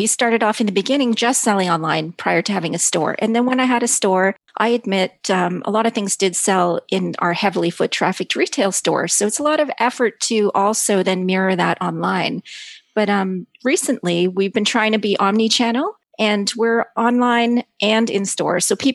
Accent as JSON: {"language": "English", "country": "Canada", "said": "When I first started on eBay as a Canadian"}